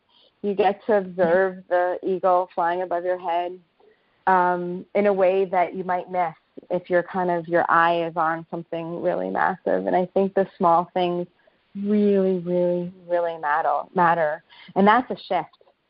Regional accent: New York City, New York, United States; so I grew up in New York City in a pretty fast-paced, competitive environment.

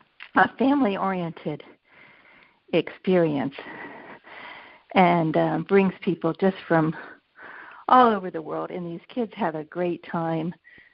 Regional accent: Pennsylvania, United States; That is my hometown.

